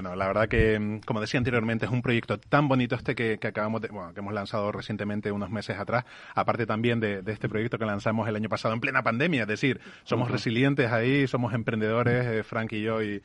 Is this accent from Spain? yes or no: yes; Canary Islands, Spain; además yo como canario también, el tema del volcán de La Palma que hacía referencia antes